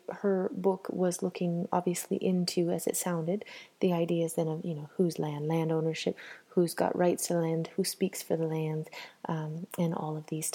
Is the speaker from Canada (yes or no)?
yes; Canada; some of my experience in growing up in Canada